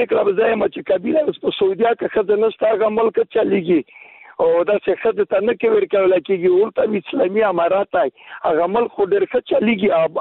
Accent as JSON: {"language": "Pashto", "country": "Afghanistan", "lives_now": "Pakistan", "said": "زه په پاکستان یم، افغان مهاجر یم."}